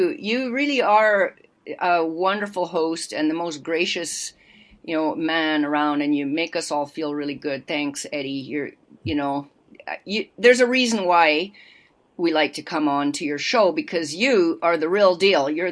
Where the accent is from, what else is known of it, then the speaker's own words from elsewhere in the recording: Edmonton, Alberta, Canada; after the family moved to Edmonton, and then, you know, I grew up in Edmonton, Alberta.